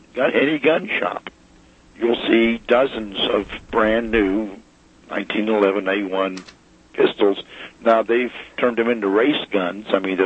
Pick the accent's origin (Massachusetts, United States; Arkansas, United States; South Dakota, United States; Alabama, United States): Alabama, United States; Birmingham; also born or lived in Carlisle, Pennsylvania; I was born in Carlisle, Pennsylvania, and when I was about four, my dad was transferred to Alabama, Birmingham.